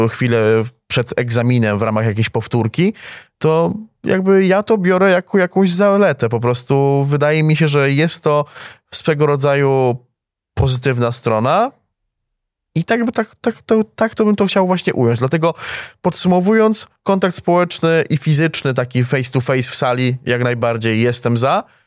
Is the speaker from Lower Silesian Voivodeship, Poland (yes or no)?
no; Lesser Poland, Poland; ja akurat jestem stąd, pochodzę właśnie ze wsi, powiedziałbym koło Nowego Sącza, ale no jestem relatywnie blisko miasta